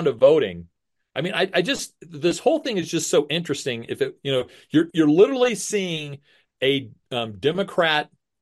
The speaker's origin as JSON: {"language": "English", "region": "Kentucky", "country": "United States", "said": "I will tell you that Beshear, and the only reason I mention his name is because I'm from Kentucky."}